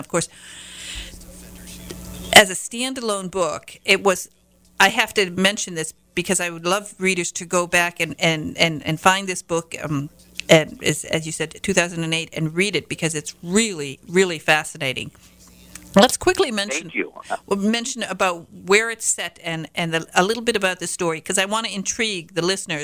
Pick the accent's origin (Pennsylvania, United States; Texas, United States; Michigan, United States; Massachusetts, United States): Michigan, United States; I mean, I come from the Northern Peninsula, Michigan, and, you know, we got everything late.